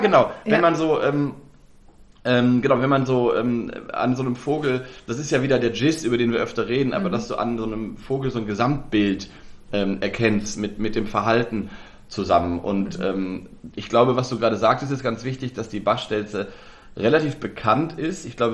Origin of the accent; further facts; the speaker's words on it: Lower Saxony, Germany; Weil ich komme ja aus Nordwest, Niedersachsen, Nordwestdeutschland